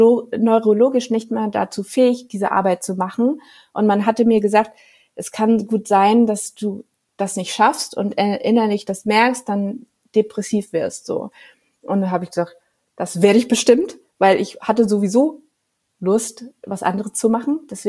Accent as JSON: {"language": "German", "town": "Giessen", "region": "Hesse", "country": "Germany", "tie": "born there", "also_born_or_lived": "Lower Saxony / Schleswig-Holstein", "said": "Also das ist Heimat für mich, weil wir sind immer oft umgezogen. Ich bin in Gießen geboren, in Hessen, und dann sind wir über Niedersachsen nach Schleswig-Holstein."}